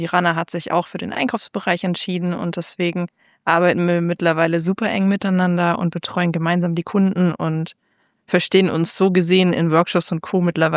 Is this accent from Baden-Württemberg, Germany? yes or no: yes; Baden-Württemberg, Germany; Wir kommen beide aus der Tübinger Kante.